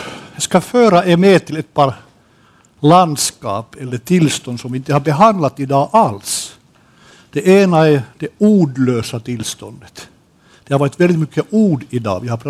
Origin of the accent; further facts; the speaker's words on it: Finland; Och jag kommer från Finland för början.